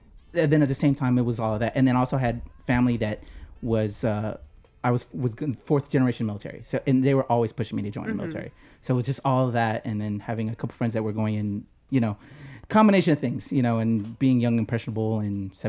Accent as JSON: {"language": "English", "country": "Philippines", "said": "I'm Filipino, man."}